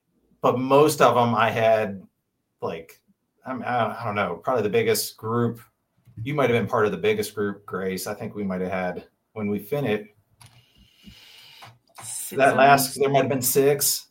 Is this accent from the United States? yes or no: yes; Pennsylvania, United States; accent: Franklin County; Yeah, that's my Franklin County accent.